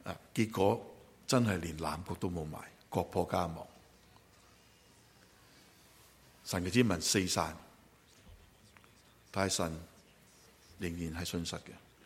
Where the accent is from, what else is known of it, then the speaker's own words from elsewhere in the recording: Hong Kong; 我又唔使驚，我香港長大，去邊度我走嗰度啦